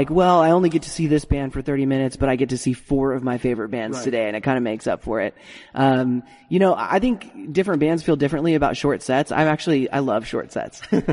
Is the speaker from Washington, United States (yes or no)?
yes; Spokane, Washington, United States; also born or lived in Seattle / Dallas / Atlanta; growing up in Spokane, and we also lived in Seattle as well, we were just really used to the weather